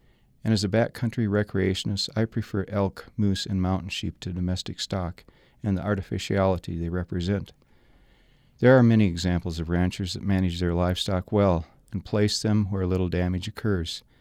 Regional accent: Michigan, United States; Growing up in Michigan, where public land was hard to come by, I have come to enjoy our commons

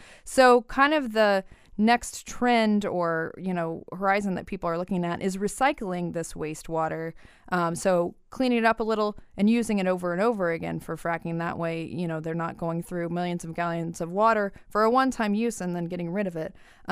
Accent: Illinois, United States; I grew up in East Central Illinois. There were oil operations near where I grew up as a kid

